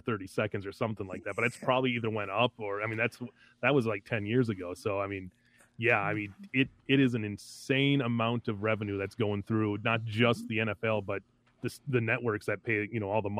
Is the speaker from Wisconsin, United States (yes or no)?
yes; Green Bay, Wisconsin, United States; Yeah, well, I grew up in Green Bay, so I was lucky enough to get to celebrate a Super Bowl championship back in 97.